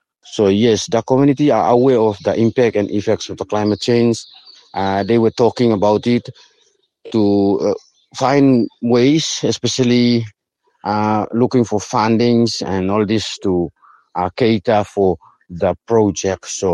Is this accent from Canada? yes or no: no; Andra Island, Manus Province, Papua New Guinea; I'm from Andra Island. I'm teaching here.